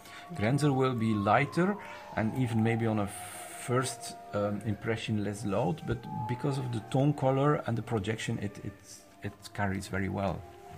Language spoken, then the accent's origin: English; Belgium; I'm from Belgium. I work in Brussels and in Paris as a teacher